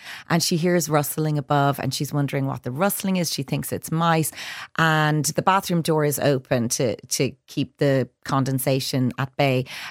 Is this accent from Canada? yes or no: no; Carrigaline, Munster, Ireland; growing up in Carrigaline, County Cork in the 80s.